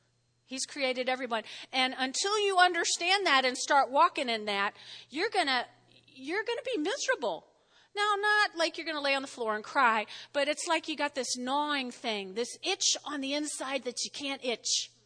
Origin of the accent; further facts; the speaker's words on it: New Jersey, United States; now I grew up in North Jersey, and we would go to Jones Beach, which is actually on the New York side